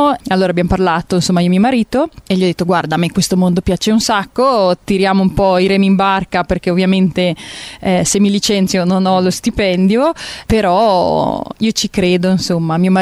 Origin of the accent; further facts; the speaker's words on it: Genoa, Liguria, Italy; now in Moena, Italy; Sono genovese, sempre stata amante della montagna e quindi ero fin da bambina che dicevo che sarei venuta a vivere qua.